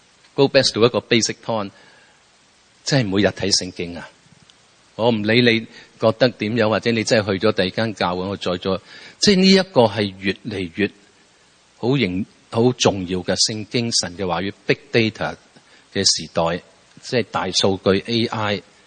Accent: Hong Kong; 即係我成長喺香港成長

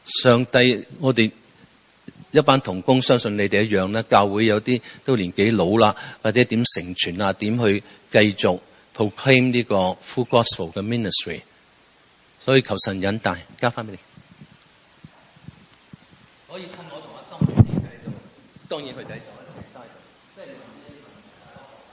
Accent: Hong Kong; 即係我成長喺香港成長

